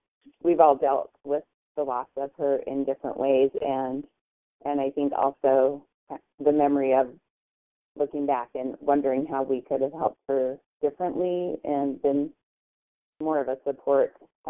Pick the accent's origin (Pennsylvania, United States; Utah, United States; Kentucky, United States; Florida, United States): Utah, United States; I'm from a family of 10 children. I grew up in Utah